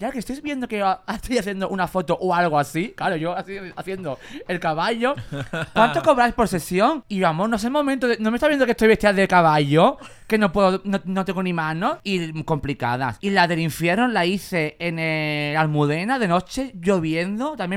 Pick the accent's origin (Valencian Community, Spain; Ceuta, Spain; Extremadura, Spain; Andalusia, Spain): Andalusia, Spain; Cádiz; me gustaría comprarme ya una casita o un chalet o algo por mi tierra, por Cádiz